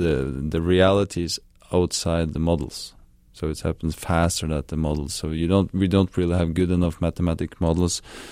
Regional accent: Norway; No, I grew up just outside Oslo, but we still have, you know, white winters with lots of skiing and spending times outdoors.

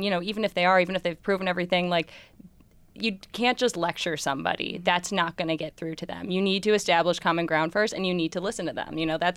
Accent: Rochester, New York, United States; I'm from Rochester, so I have a lot of friends in the city who didn't go to U of R with me

